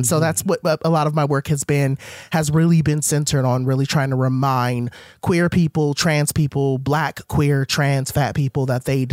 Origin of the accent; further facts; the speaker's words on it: Compton, California, United States; people oftentimes think that I'm soft, but I'm like, girl, I was raised in Compton.